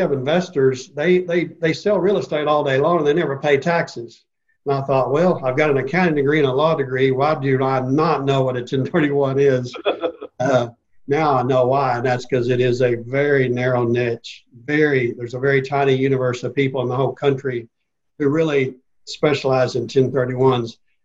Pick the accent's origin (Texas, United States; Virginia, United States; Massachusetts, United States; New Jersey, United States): Texas, United States; Fort Worth; Well, I grew up in Fort Worth, actually Richland Hills.